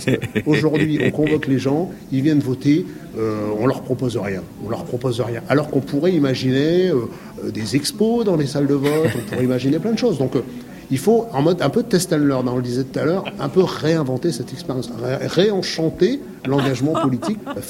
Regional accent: Paris, Île-de-France, France; Alors, moi, je suis parisien.

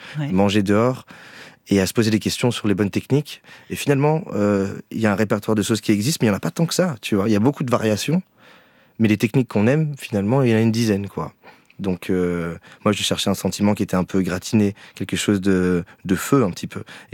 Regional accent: Marseille, Provence-Alpes-Côte d'Azur, France; je me présente en tant que Marseillais, mais j'ai tellement bougé

